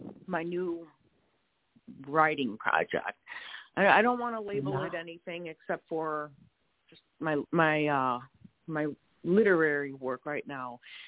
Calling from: Wisconsin, United States; And we are in... We are in Wisconsin.

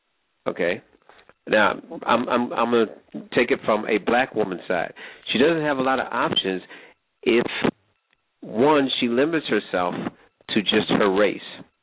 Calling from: Germany; I'm calling from Germany. It's about 2:10 a.m. in the morning here

